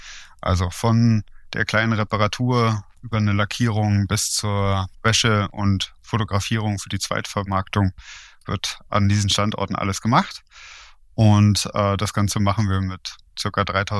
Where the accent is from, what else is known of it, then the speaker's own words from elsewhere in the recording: Berlin, Germany; moved away as an adult; Aber ich bin in Berlin groß geworden und hier ist man irgendwie gar nicht auf ein Auto angewiesen. Das heißt, ich hatte mein erstes eigenes Auto auch erst mit 31, als ich aus Berlin rausging.